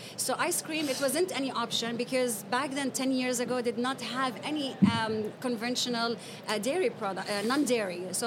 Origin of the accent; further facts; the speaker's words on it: Jordan; also born or lived in United Arab Emirates; now in Canada; So I'm originally from Jordan